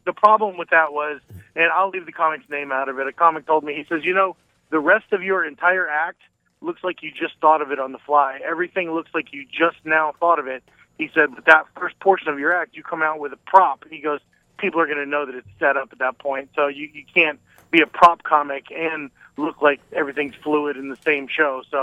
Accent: Michigan, United States; born there; also born or lived in Tennessee; I've lived the majority of my life in this area. I was born in Michigan. I lived in Tennessee through the late 70s, early 80s, and then I've lived here most of my life.

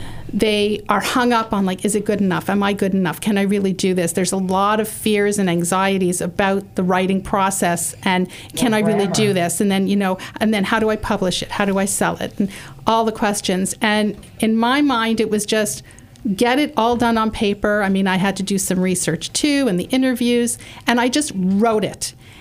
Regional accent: Canada; because I'm Canadian

